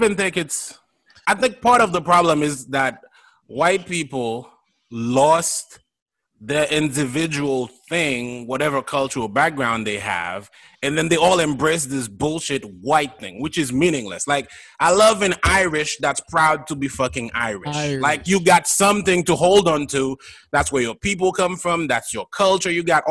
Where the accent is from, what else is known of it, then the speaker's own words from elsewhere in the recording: Gonaïves, Artibonite, Haiti; English is a second language; I grew up in Gonaïves, which is a town. That's the town, by the way, where the independence was declared. So it's a town of fucking rebels.